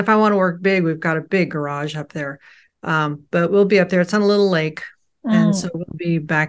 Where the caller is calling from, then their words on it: St. Paul, Minnesota, United States; also born or lived in Andover, Massachusetts; Well, I am down in my studio in St. Paul. We moved from Andover, Massachusetts to St. Paul in 2020 when we retired.